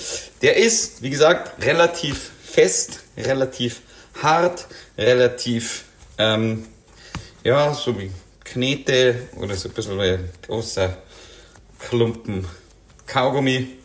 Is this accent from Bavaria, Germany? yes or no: yes; Huglfing, Bavaria, Germany; in Hugelfing, wo ich herkomme, ihre eigenen Suppennudeln gemacht hat